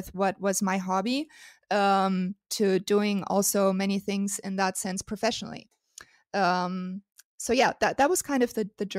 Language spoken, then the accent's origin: English; Germany; also born or lived in California, United States; growing up in Germany, I did spend some time in the US, in California, actually. Went back to Germany